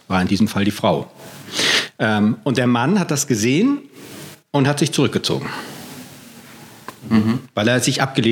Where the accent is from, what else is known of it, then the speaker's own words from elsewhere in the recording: Munich, Bavaria, Germany; aus meiner alten Heimat München, also aus einer Metropolregion. Da habe ich auch schon als Paarberater gearbeitet